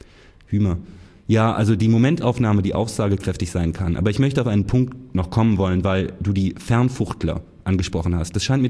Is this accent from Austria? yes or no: yes; Carinthia, Austria; im Grenzland, vor allem im Kärnten, wo ich herkomme